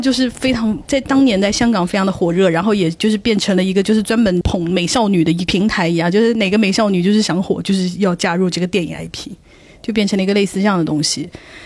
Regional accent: China

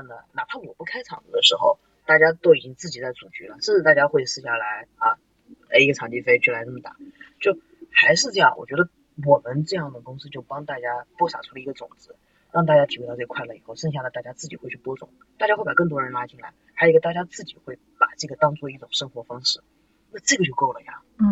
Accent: Hangzhou, Zhejiang, China; 我想点名批评一下我的家乡

